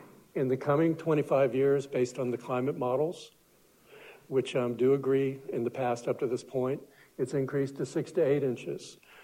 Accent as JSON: {"language": "English", "region": "South Carolina", "country": "United States", "tie": "born or raised there", "said": "I'm a little intimidated because growing up in South Carolina, talking faster isn't an option."}